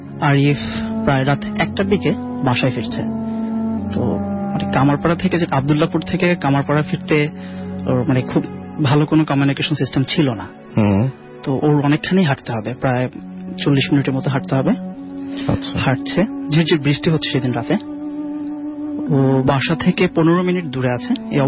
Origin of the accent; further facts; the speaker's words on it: Dhaka, Dhaka Division, Bangladesh; এসেছি ঢাকা থেকে।